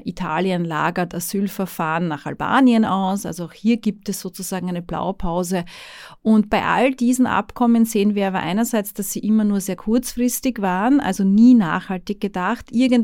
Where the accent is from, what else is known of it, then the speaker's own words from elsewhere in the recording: Austria; Großbritannien dank des Brexits ist nicht mehr an EU-Recht gebunden, wir als Österreicher aber sehr wohl.